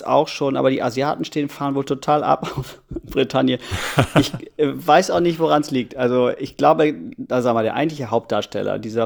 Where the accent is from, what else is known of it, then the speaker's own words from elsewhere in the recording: Germany; now in France; ich als Deutscher